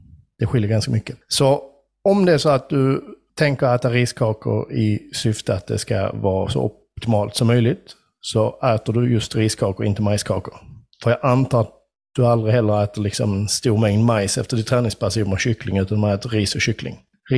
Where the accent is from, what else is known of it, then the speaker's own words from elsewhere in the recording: Skåne, Sweden; som skåning är man uppväxt till att vara lite av en Stockholmskritiker. Det hör liksom till om man är skåning.